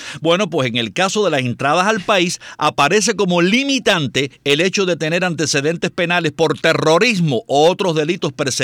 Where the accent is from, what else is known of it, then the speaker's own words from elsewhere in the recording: Cuba; moved away; ni hay un interés por mejorar, digamos, el estatus de los que salieron de Cuba, los que salimos de Cuba.